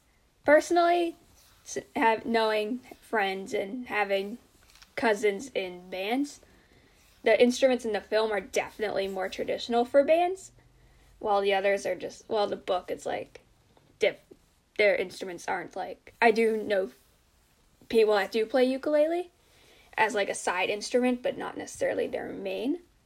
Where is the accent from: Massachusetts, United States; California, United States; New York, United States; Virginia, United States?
Massachusetts, United States; you will know that I am from Massachusetts. And Rhode Island is next to me